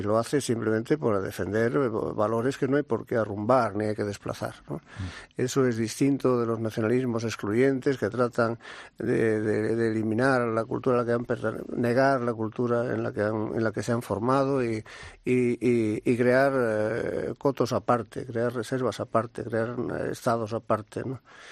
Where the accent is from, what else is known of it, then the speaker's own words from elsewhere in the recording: Spain; Somos así, los españoles nos gusta mucho sufrir